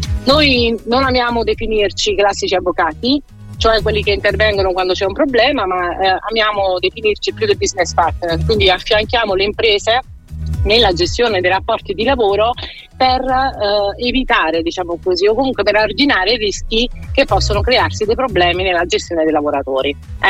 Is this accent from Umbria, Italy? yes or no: no; Campania, Italy; now in Milan, Italy; io sono una campana per metà americana, che però si è trasferita al nord ormai troppo tempo fa, tipo 15 anni fa. Nasco in una famiglia tradizionale, quindi papà commerciante, mamma casalinga.